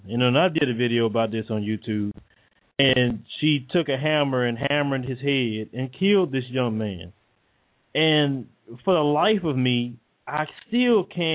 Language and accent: English; the South, United States; I'll say I'm just from the South.